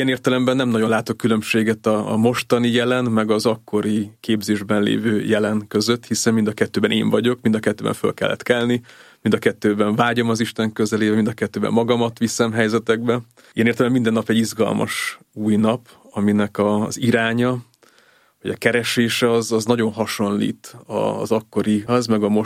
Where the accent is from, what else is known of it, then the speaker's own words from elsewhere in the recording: Budapest, Hungary; a jezsuitákhoz jártunk a templomba gyerekként, itt nőttem föl Budapesten a Mária utcai templomunkba